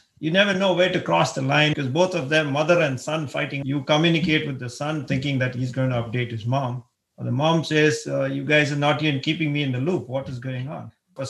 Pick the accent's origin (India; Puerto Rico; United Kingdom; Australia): India; English is a second language; moved away as an adult; now in Texas, United States; And I'm from India, born and raised in India. I did all my schooling in India and came to U.S., to the land of opportunities 20 years back. And we moved to Texas 10 years back, thanks to my Texas wife, and she brought me here.